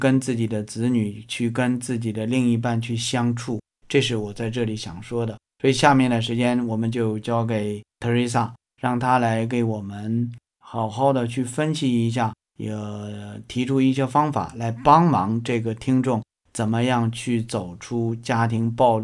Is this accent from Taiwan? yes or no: no; China